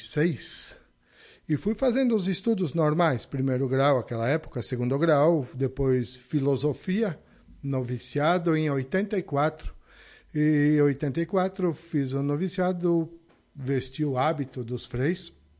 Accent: Nova Prata, Rio Grande do Sul, Brazil; Sou natural de Nova Prata, meus irmãos todos aqui desta região de Lagoa.

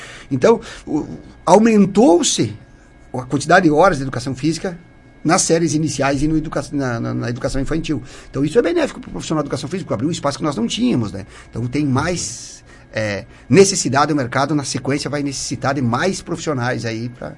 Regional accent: Ronda Alta, Rio Grande do Sul, Brazil; Na verdade, eu não sou daqui de Sarandi, eu sou de Ronda Alta, mas é um município muito próximo.

